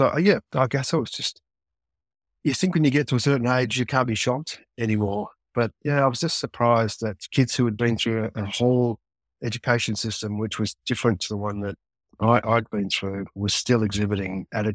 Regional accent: Australia; by the time you get to your late 50s and then into your 60s as an Australian man

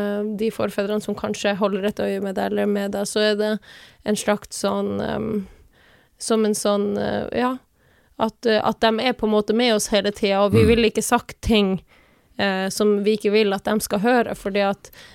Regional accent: Tana, Finnmark, Norway; Rastgeisa i Tana, da, der jeg er fra, er jo et av de høyeste fjellene vi har

